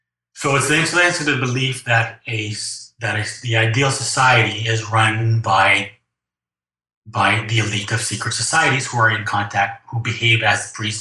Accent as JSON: {"language": "English", "country": "France", "accent": "French", "said": "I'm going to pronounce it with my French accent"}